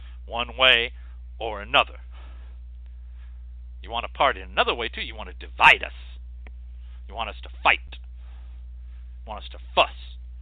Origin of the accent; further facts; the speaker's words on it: the South, United States; I am from the South. You can argue about that.